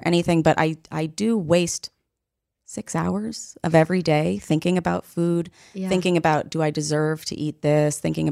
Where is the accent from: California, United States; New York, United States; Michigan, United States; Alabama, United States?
New York, United States; New York City; I grew up doing ballet. I grew up in New York City.